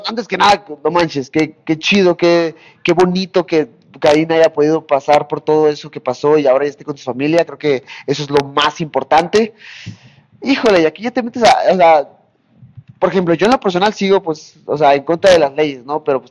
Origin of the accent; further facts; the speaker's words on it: Tijuana, Baja California, Mexico; pero yo, por ejemplo, en Tijuana, de donde yo soy, pues mis familia me dijo que sí hubo 2-3 disturbios.